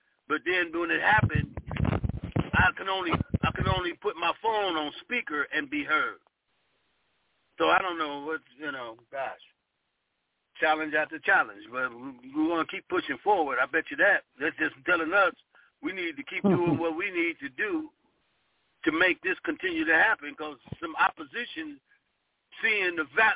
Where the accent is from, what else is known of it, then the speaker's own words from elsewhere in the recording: Ohio, United States; now in Sacramento, United States; However, I learned that I got warmer because I'm from Ohio. And I've been living in Sacramento for 14 years or so, 13, 14 years.